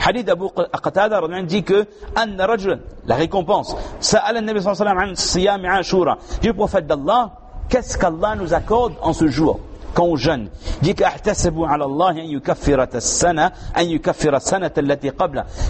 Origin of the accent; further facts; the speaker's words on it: Réunion; chez nous à La Réunion